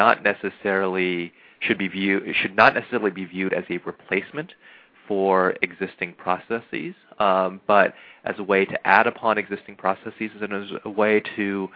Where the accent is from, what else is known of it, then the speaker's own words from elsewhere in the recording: Los Angeles, California, United States; my hometown of Los Angeles, California?